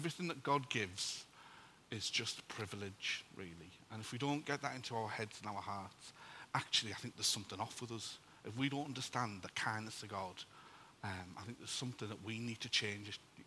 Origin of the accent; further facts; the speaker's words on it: Middlesbrough, North East England, United Kingdom; So just a little bit of background from me. I'm from Middlesbrough.